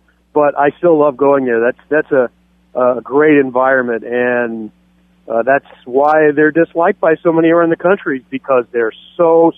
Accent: Indianapolis, Indiana, United States; Well, I'm from Indianapolis, so generally we are expected to really dislike

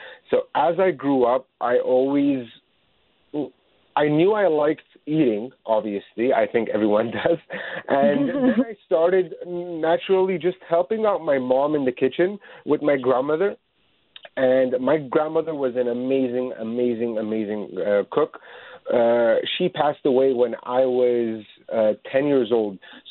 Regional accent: Canada; me personally, I was born and raised in Canada. But my parents obviously came from Lebanon. But my great-grandparents and my grandfather, they were originally born in Ankara.

